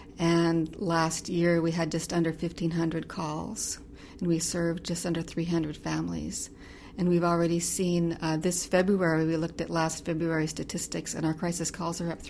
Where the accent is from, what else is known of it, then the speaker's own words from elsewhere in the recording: United States; And I said, I can always come home. I'm American.